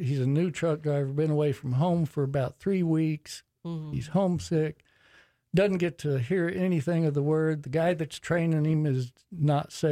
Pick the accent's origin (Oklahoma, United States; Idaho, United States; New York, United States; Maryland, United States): Oklahoma, United States; Tulsa; also born or lived in Virginia; Wound up, he pulled me away from Virginia back to Tulsa, Oklahoma, born and raised in Tulsa, Oklahoma.